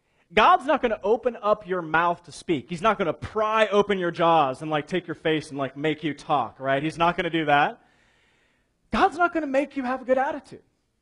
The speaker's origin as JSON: {"language": "English", "town": "Columbus", "region": "Ohio", "country": "United States", "said": "Now, because we're from Columbus, we're used to, when we think of a river, we think of like the pathetic little Scioto, right?"}